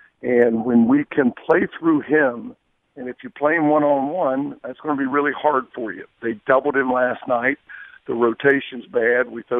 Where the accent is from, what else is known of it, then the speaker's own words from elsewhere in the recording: Virginia, United States; I'm from Virginia.